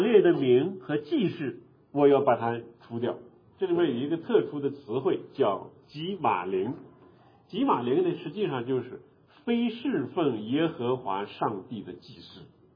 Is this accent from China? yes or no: yes; China; 我们都是中国人，跳过门槛，当你读到这几个字的时候，在你们各自家乡的文化里边有没有这样的仪式？